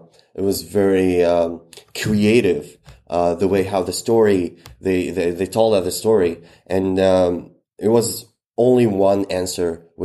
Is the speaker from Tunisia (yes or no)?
yes; Kairouan, Kairouan Governorate, Tunisia; English is a second language; So I was born and raised in Qayrawan, which is the fourth Islamic capital in the world. Also, I grew up in a very conservative community and very gated family.